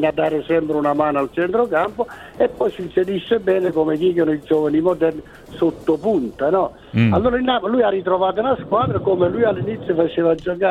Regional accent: Naples, Campania, Italy; Io mi permetto di dire questo perché sono napoletano

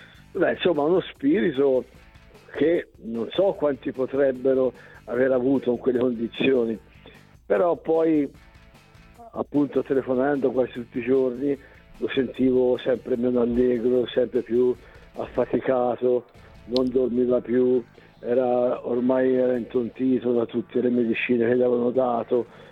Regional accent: Tuscany, Italy; essendo toscano come me

